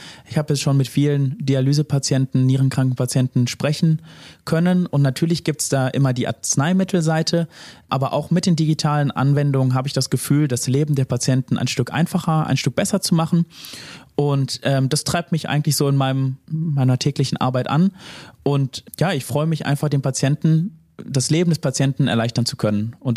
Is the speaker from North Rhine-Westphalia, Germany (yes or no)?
yes; North Rhine-Westphalia, Germany; ich komme selber nicht aus Iserlohn. Ich komme aus dem Bereich Wuppertal-Hagen, aus dem Ennepe-Ruhr-Kreis. Ist jetzt nicht so weit von hier